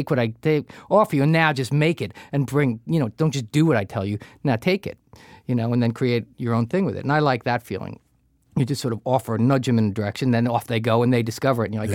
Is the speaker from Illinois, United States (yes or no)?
no; New Jersey, United States; No, I grew up in Jersey. We went down the Jersey Shore for 1 week